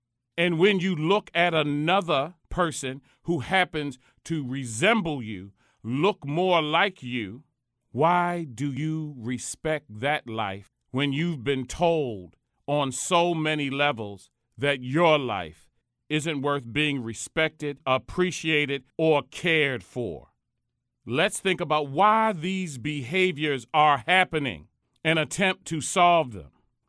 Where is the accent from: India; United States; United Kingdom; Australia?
United States; Baltimore, Maryland; In my hometown of Baltimore, about 2 years ago